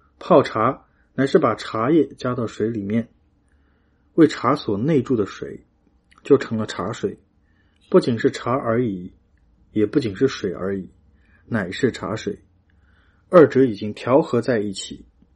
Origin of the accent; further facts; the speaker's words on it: China; 我在中国长大时，我们常常用泥土这样做出玩偶